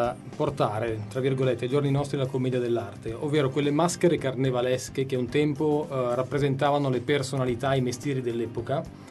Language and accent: Italian; Sicily, Italy; accent: Sicilian; più che altro difficoltà è il mio dialetto siciliano maccheronico